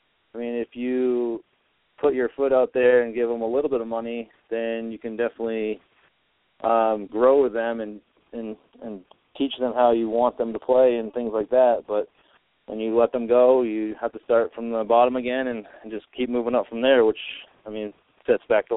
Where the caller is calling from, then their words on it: Denver, Colorado, United States; in Denver.